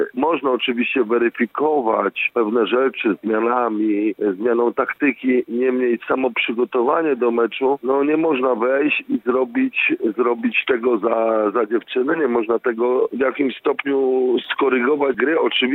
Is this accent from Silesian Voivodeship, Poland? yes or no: no; Łódź, Łódź Voivodeship, Poland; Oczywiście pochodzę z Łodzi, jestem rdzennym łodzianinem i tam właśnie zacząłem pierwsze kroki w dorosłej siatkówce